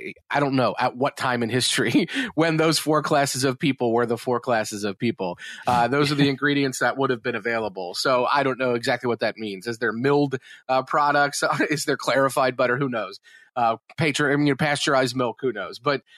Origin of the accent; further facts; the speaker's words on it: Brooklyn, New York, United States; Look, when I was growing up in Brooklyn, it was a huge thing.